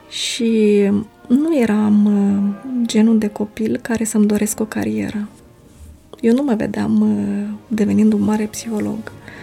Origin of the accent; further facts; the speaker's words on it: Moldova; accent: Moldovan; Vorbesc moldovenește fără niciun pic de accent român.